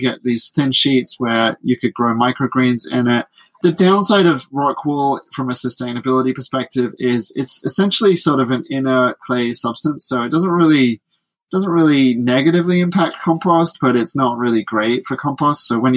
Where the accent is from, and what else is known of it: United Kingdom; accent: British